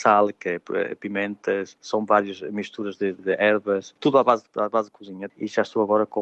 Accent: Portugal; now in Cologne, Germany; Como sou português

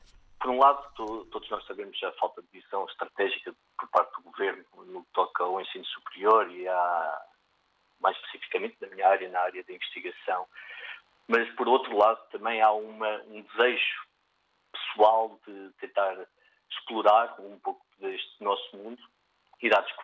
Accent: Portugal; also born or lived in Italy; now in Czech Republic; eu quando saí de Portugal, a minha primeira paragem, como tinha dito, foi para ir para a Itália

